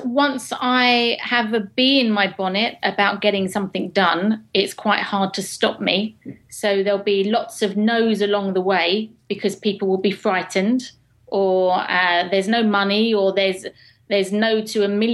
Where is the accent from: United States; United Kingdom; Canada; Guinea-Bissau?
United Kingdom; England; accent: English